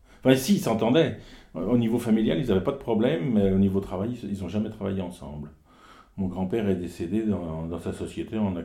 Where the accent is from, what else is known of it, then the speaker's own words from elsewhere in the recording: Troyes, Grand Est, France; born there; Si je suis né à Troyes, je suis Troyen, ouais.